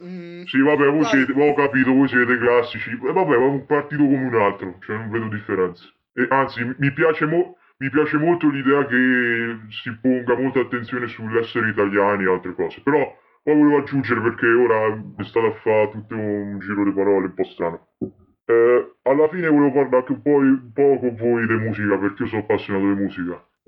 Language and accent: Italian; Rome, Lazio, Italy; Lazio, ho detto sono di Centucelle, mi pare, possibile?